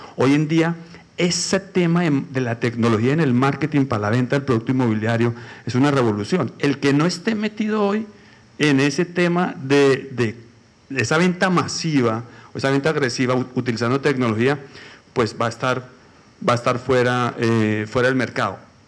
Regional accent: Neiva, Huila, Colombia; así como yo soy de Neiva y Neiva está teniendo, y tengo proyectos allá y tengo ese reto y tengo crecimiento demográfico negativo y tengo proyectos en Neiva, Colombia.

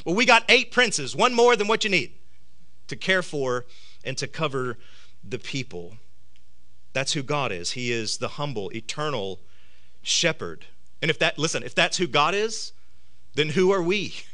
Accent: the South, United States; Oh, sorry, I'm from the South. You meant dirt bike. That's what we got down here.

